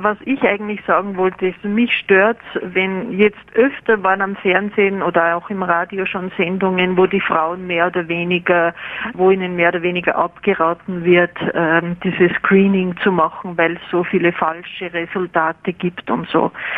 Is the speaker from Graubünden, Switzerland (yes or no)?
no; Fribourg, Switzerland; Ich komme aus dem Kanton Fribourg.